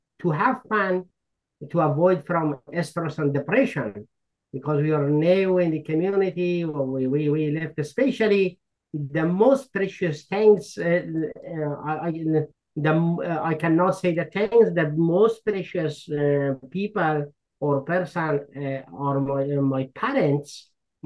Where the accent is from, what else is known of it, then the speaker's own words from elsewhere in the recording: Afghanistan; moved away as an adult; now in United States; I'm from Afghanistan. This is the first year I'm in the United States. I'm the newcomer. Yes, I arrived with my family in the United States on 2023 on the month of February.